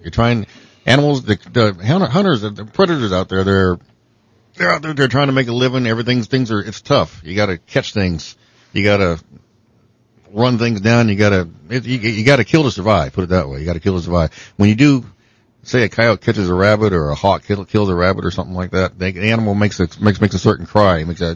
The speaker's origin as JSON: {"language": "English", "region": "Ohio", "country": "United States", "tie": "born or raised there", "said": "I grew up in Ohio and started hunting age 12."}